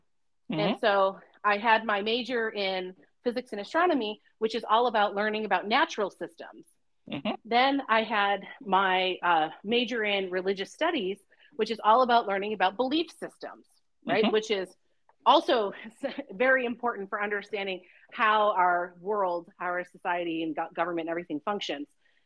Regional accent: New York, United States; In fact, I had only ever been to Canada, but I'm from Western New York.

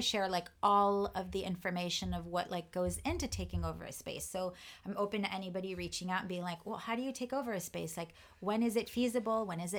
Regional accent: Paris, Île-de-France, France; now in United States; I grew up in Paris, but all of my family is in the southeastern part of France, and that's where I spent most of my time after we moved to the U.S.

